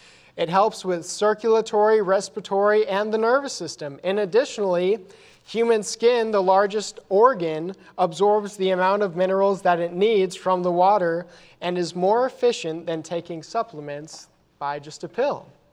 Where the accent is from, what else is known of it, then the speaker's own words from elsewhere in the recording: Colorado, United States; So growing up in Colorado, one of the things that my family would do from time to time is we would go to hot springs in Colorado